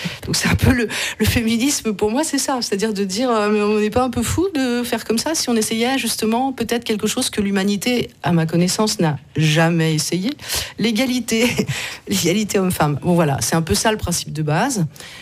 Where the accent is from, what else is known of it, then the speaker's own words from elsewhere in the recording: France; Moi, je suis française d'origine.